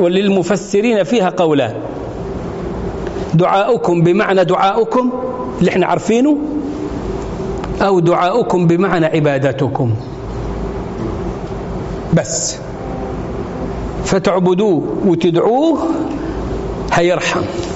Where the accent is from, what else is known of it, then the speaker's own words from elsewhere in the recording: Egypt; احنا كمصريين